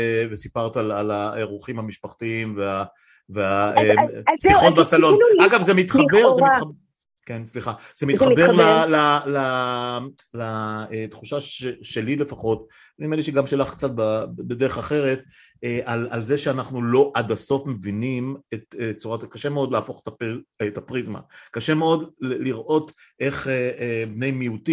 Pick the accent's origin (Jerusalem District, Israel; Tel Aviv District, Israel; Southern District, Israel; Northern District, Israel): Northern District, Israel; Afula; וזה לא שאני חושב שאפולה הייתה גן עדן כשאני גדלתי בה